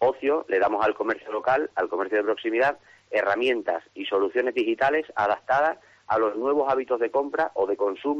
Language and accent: Spanish; Plasencia, Extremadura, Spain; Bueno, yo soy de Plasencia y, bueno, pues me gustaba la idea de iniciar públicamente la actividad ahí